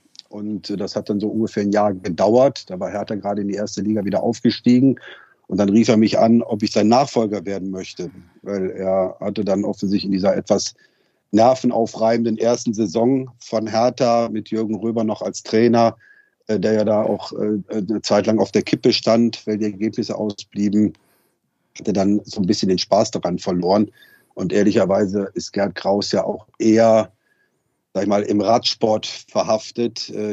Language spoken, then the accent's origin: German; North Rhine-Westphalia, Germany; born there; Naja, ich bin ja gebürtiger Rheinländer